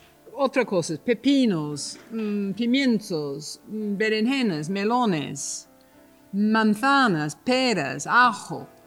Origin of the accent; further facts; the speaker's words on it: London, United Kingdom; Spanish is a second language; now in Spain; soy inglesa de Londres y no hablo todavía, después de 30 años aquí, no hablo muy bien el cristiano